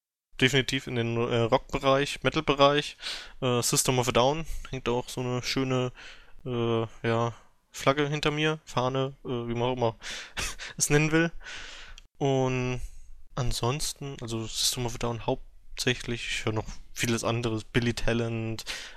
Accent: Meiningen, Thuringia, Germany; now in Schweinfurt, Germany; ursprünglich aus dem schönen Meiningen in Thüringen, jetzt wegen meiner Ausbildung, die li hinter mir liegt, nach Bayern, Schweinfurt gezogen, unfreiwillig.

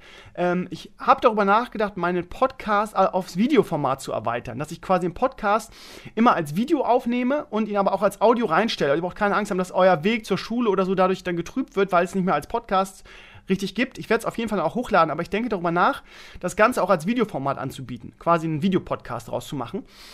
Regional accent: Bremen, Germany; ich komme aus Bremen-Gröpeling, von daher lässt sich das nicht verhindern.

